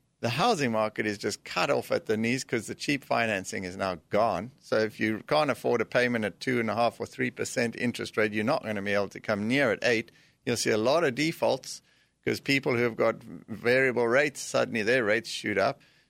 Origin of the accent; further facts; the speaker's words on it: South Africa; moved away; But then I come from South Africa and I've seen inflation almost 30% over there.